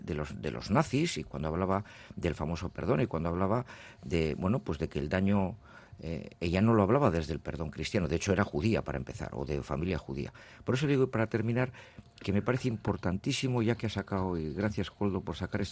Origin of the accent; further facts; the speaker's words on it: Basque Country, Spain; creo que es algo necesario, conveniente y que nos dignifica como vascos y como personas.